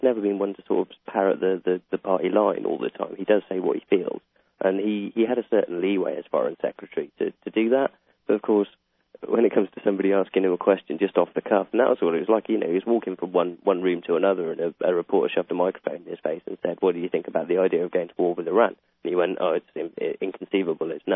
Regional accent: Scotland, United Kingdom; I've got to tell someone I'm not Welsh, I'm Scottish.

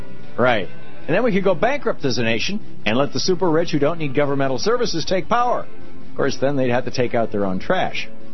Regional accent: Lansing, Michigan, United States; also born or lived in Grand Rapids; Bill, I was born in Grand Rapids. I grew up in Lansing, Michigan. I've been in that state capitol a lot of times.

